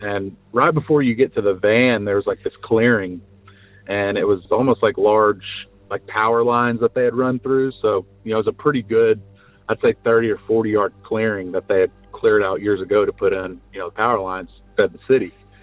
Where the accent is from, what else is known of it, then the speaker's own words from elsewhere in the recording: Greenbrier, Arkansas, United States; now in Raleigh, United States; My story takes place back in my hometown of Arkansas. Grew up in a small town outside of Little Rock, Greenbrier to be specific for anyone that's familiar.